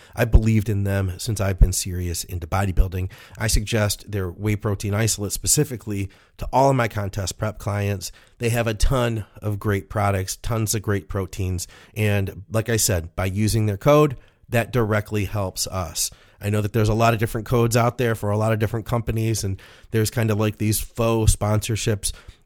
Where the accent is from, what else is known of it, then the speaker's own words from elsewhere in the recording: Ireland; Yes, I am Irish, although I'm not involved.